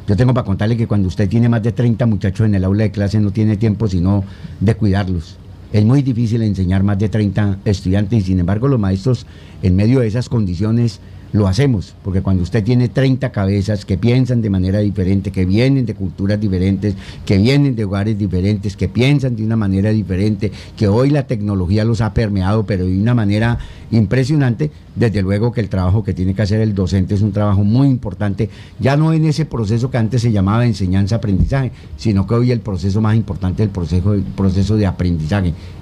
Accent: Casanare, Colombia; Yo vengo del departamento de Casanare

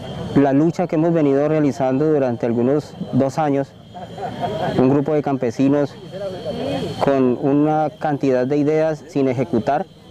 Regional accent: Guaviare, Colombia; born there; que de hecho soy nacido en el Guaviare

